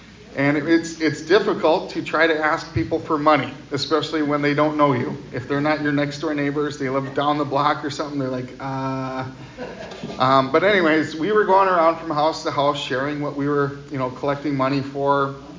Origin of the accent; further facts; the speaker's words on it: Waupun, Wisconsin, United States; So this is actually from my hometown of Waupun, Wisconsin, and they have this farm.